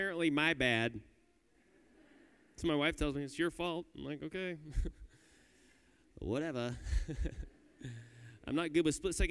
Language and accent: English; Kansas, United States; Well, it's good to be here in Missouri. I'm from Kansas.